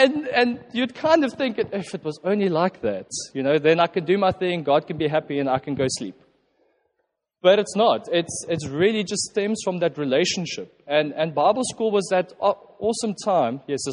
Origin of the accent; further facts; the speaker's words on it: Pretoria, Gauteng, South Africa; So some of you that might not know, I am from Pretoria.